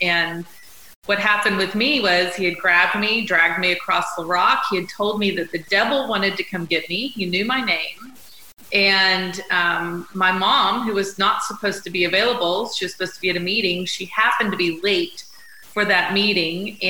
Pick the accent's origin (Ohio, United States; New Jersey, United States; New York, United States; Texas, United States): Texas, United States; Sherman; I'm a Texas girl. I was brought up in Sherman, Texas, for the most part. One of four. And you know, brought up Catholic.